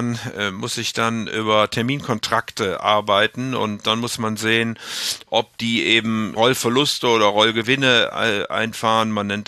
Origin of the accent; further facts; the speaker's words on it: Rhineland, Germany; Ein Optimist bleibe ich natürlich als Rheinländer, klar.